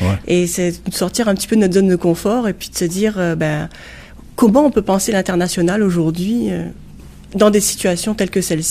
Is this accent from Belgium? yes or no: no; France; En tant que Français, je vous dirais européenne, ça serait possible.